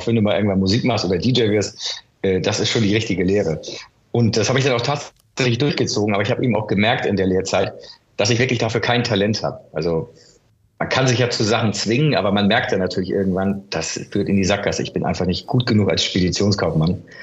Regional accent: Hamburg, Germany; Ich bin in Hamburg-Wilhelmsburg aufgewachsen.

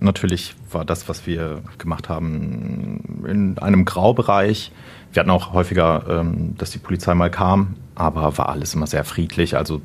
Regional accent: Essen, North Rhine-Westphalia, Germany; Wir kommen ja aus Essen, es gibt genug Zechen hier.

